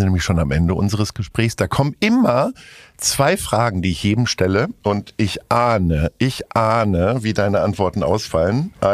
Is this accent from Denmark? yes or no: no; Hamburg, Germany; ich komme aus Hamburg